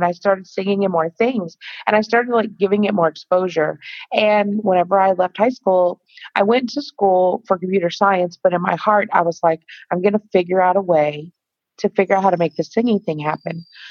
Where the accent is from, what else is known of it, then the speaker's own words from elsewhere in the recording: Pasadena, Texas, United States; I live in Houston, Texas. I grew up in Pasadena, which is a suburb of Houston, Texas.